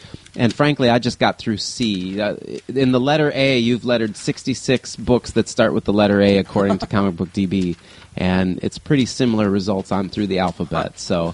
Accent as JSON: {"language": "English", "region": "Wisconsin", "country": "United States", "said": "\"Hey, this is crazy. You guys are in Wisconsin and I'm from Wisconsin.\""}